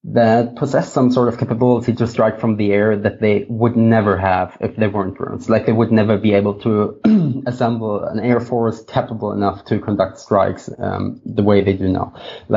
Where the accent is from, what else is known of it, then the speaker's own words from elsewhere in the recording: Germany; English is a second language; I'm from Germany, it might be different in the US